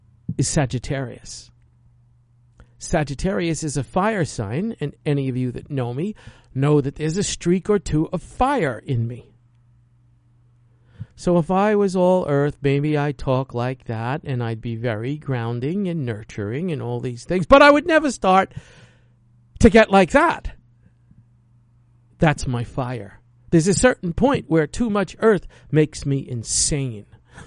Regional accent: New York City, New York, United States; moved away; Growing up in New York City, I loathed humidity. I loved the month of May and June. That's it. If New York could have been May and June, I never would have left.

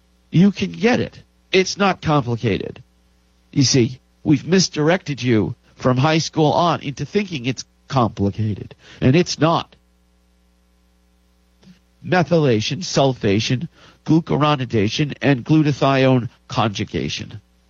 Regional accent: New York, United States; now in Los Angeles, United States; I'm from New York. In New York, you eat pizza.

